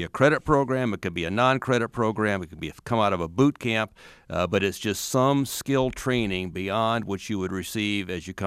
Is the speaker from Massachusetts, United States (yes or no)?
no; Iowa, United States; I was born and raised in Iowa County on a farm south of Homestead, so we may be on the same gravel road.